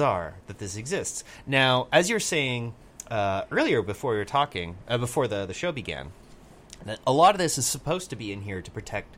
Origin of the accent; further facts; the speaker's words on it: Burlington, Ontario, Canada; I grew up in Burlington